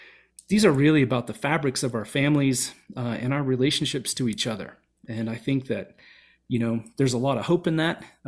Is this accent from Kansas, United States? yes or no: yes; Kansas, United States; So, you know, I grew up in Southwest Kansas, and five generations of my family are from out there.